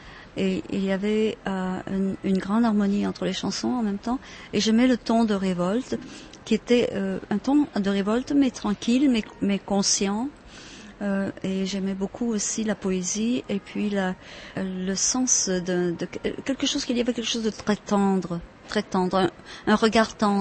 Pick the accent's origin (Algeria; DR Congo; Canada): Canada; Mais on ne peut pas oublier que nous sommes des Nord-Américains et que la France est un vieux pays.